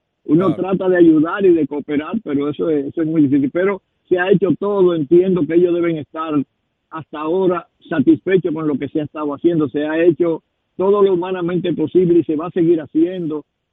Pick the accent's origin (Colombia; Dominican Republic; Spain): Dominican Republic; todos los que somos dominicanos somos perjudicados.